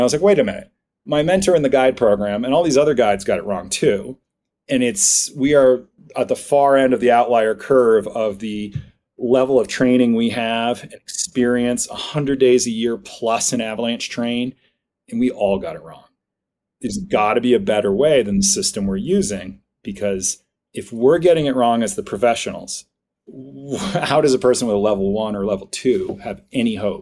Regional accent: Vermont, United States; now in Crested Butte, United States; And let's see, as a kid, I grew up in Vermont and I was really into Nordic ski racing

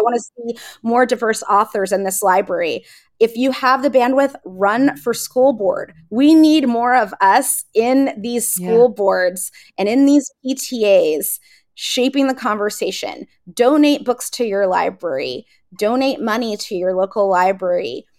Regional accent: Saudi Arabia; I grew up in Saudi Arabia as an expat.

